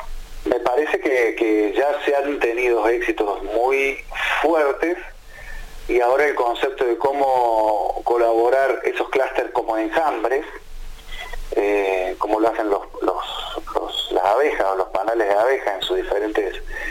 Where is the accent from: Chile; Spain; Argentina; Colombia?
Argentina; Río Cuarto, Córdoba; born there; Yo nací en Río Cuarto, pero me vine a estudiar ingeniería de sistemas a Córdoba, y donde sigo viviendo.